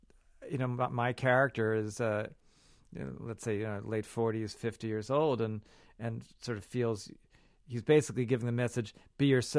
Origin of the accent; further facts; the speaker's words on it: Denmark; Yes, I'm from Denmark, which is rather a tricky accent.